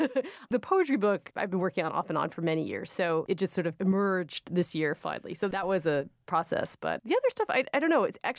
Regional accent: New York, United States; I grew up in the Village. We have an apartment. My parents have been there since 68.

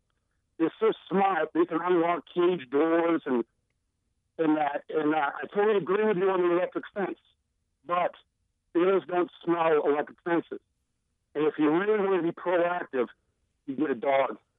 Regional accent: Bridgewater, New Hampshire, United States; I'm from Bridgewater, New Hampshire, and I raise chickens, ducks, and rabbits.

